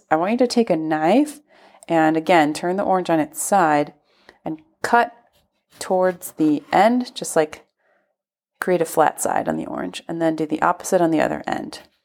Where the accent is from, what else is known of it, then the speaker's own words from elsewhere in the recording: United States; now in Italy; And I'm an American, even though I'm in Italy, so it's like, of course, my thoughts go out to my country.